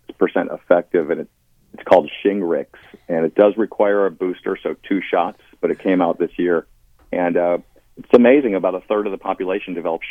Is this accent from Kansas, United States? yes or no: no; Coral Springs, Florida, United States; also born or lived in Minnesota; I grew up in South Florida in Coral Springs, but I took off to the Midwest for 13 years for my training.